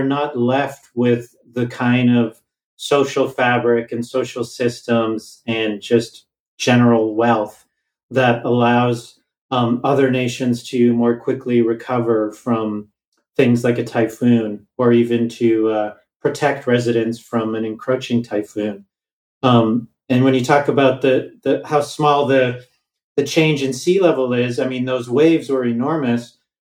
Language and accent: English; Canada; So, you know, I'm Canadian. I live in Canada. I was born and raised here.